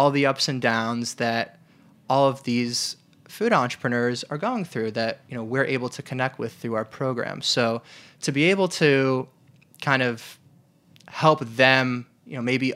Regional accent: New York, United States; So I'm originally from New York.

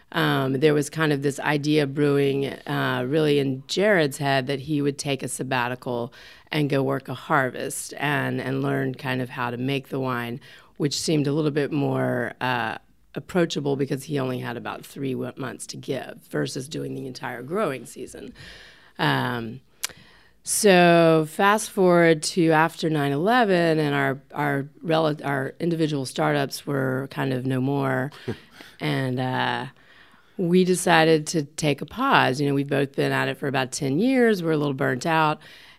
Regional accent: North Carolina, United States; now in California, United States; So I came from North Carolina to California in 98 on an advertising career

